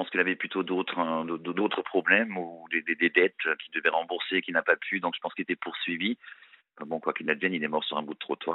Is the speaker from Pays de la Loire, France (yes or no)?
no; Strasbourg, Grand Est, France; Non. Alors non, pas parisienne. Hein. Donc, on vient de Strasbourg. Je suis alsacien à la base. Donc, je suis né dans un petit village alsacien.